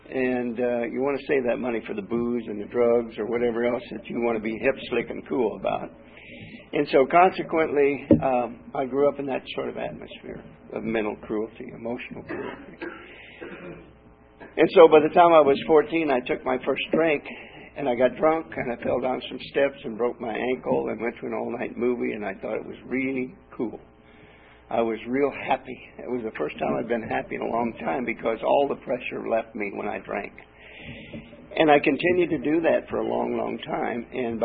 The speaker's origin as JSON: {"language": "English", "region": "Oklahoma", "country": "United States", "tie": "born there", "said": "I was born in Oklahoma. And you know, when you're born in Oklahoma, you start off with a bad case of dumbass to start with."}